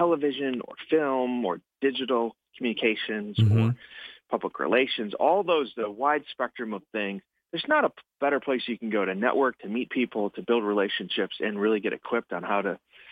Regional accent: Chicago, Illinois, United States; I grew up in the Chicago suburbs, born and raised there, and I still have some fondness for my home state and home city, you know, so I'm consider myself a Midwesterner.

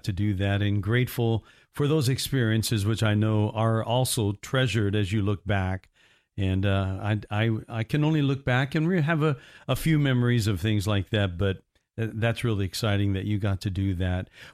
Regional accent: Indiana, United States; I grew up in Indiana, and so that's Hoosier hysteria.

